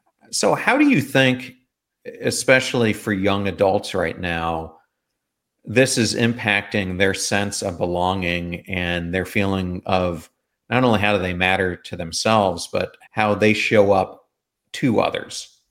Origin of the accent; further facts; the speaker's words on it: York, Pennsylvania, United States; I grew up in Pennsylvania, and I grew up in York.